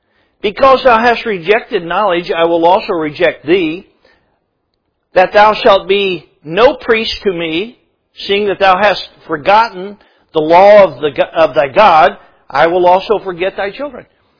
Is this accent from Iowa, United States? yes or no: yes; Iowa, United States; Now, we're from Iowa. So you take one kernel of corn, you put it in the ground.